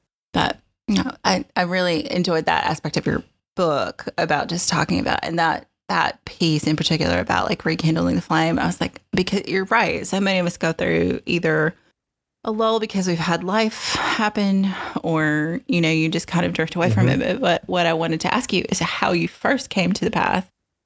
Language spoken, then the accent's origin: English; Appalachian South, United States; It is so much of the experience of growing up in the Appalachian South.